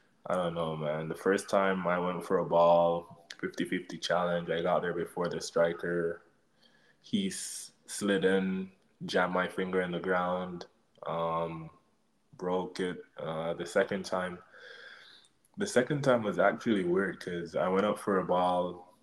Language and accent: English; Jamaica; like always growing up in Jamaica, you hear that the United States have the most professional goalkeeper setup in the world.